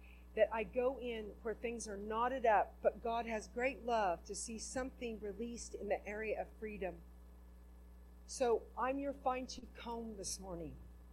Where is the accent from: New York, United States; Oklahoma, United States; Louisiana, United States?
Oklahoma, United States; also born or lived in Kansas; And, you know, like, I grew up in Oklahoma, Kansas, you know, I mean, we have great displays of thunder and lightning.